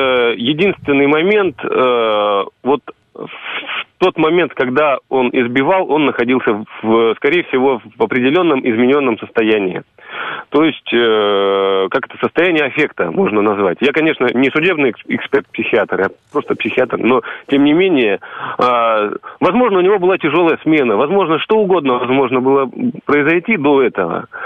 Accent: Moscow, Russia; Я доктор из Москвы.

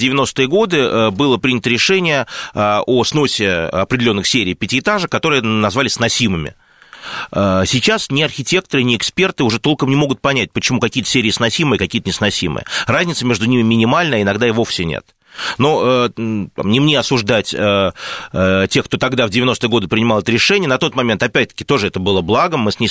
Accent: Moscow, Russia; мы, москвичи

